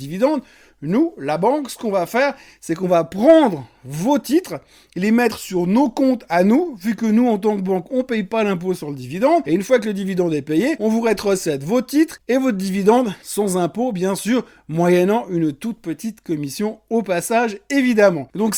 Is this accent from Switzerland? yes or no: yes; Switzerland; c'est chez nous, en Suisse, où on s'en prend plein les dents